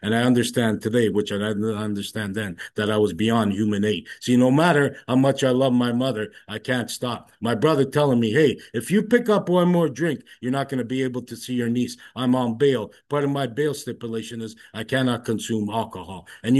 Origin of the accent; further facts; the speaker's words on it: Toronto, Ontario, Canada; I grew up in the East End of Toronto. I'm the oldest of four kids. I grew up in an Italian family